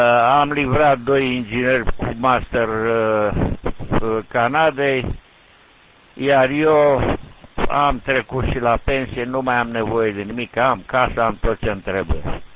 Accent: Greceanca, Buzău County, Romania; Eu sunt din Greceanca, mama din Pietroasele și tata din Greceanca, Dumnezeu să -i odihnească, dacă eu am ajuns la 80 de ani.

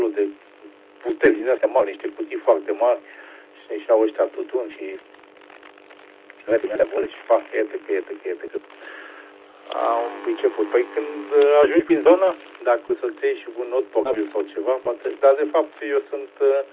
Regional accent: Fetești, Ialomița County, Romania; eu deloc sunt din Fetești, Ialomita

